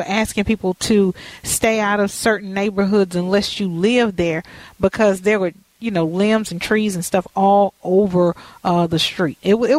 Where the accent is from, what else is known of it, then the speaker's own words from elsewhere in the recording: the South, United States; I know about, you know, hurricanes because I'm from the South.